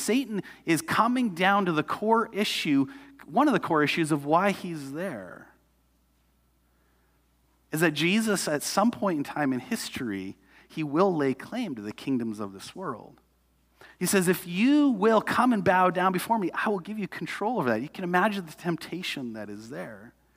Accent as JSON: {"language": "English", "country": "Canada", "said": "even though I'm a Canadian"}